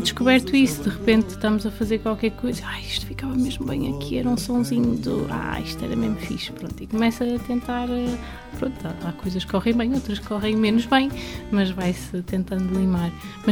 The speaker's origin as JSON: {"language": "Portuguese", "town": "Vila Nova de Gaia", "region": "Porto", "country": "Portugal", "said": "Nasci no Porto, mas sou de Gaia."}